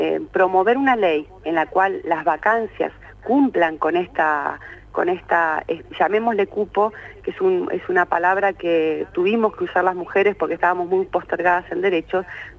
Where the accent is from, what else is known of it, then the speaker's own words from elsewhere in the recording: Neuquén, Argentina; Yo soy la única de Neuquén Capital